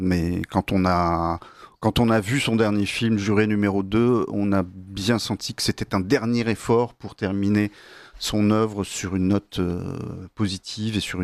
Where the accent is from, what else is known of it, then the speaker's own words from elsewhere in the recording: Normandy, France; comme je suis normand